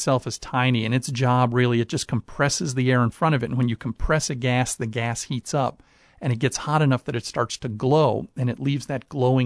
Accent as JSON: {"language": "English", "town": "Chicago", "region": "Illinois", "country": "United States", "tie": "born or raised there", "said": "When I was a kid, I grew up in Chicago, so light pollution was a big problem there."}